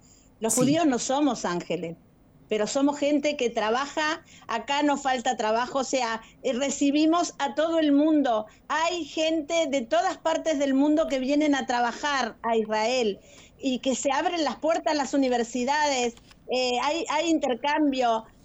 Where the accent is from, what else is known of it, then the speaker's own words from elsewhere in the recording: Mendoza, Argentina; me crié en Mendoza, fui a la universidad en Mendoza, fui a la secundaria, fui a la escuela israelita, que es mi primaria. Y bueno, Mendoza es una parte de mi herencia argentina, porque me crié ahí.